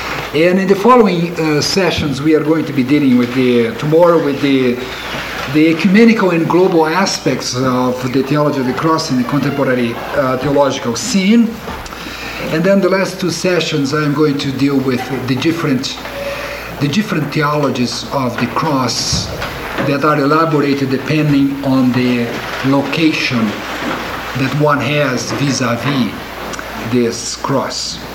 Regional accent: Brazil; English is a second language; now in Chicago, United States; I'm from Brazil, and I have been teaching for the last years theology at the Lutheran School of Theology at Chicago.

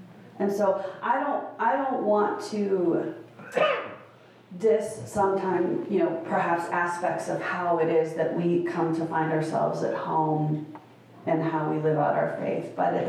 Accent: Midwest, United States; also born or lived in Portland, Oregon; I mean, I grew up in the Midwest and then I lived in Portland, Oregon for a while.

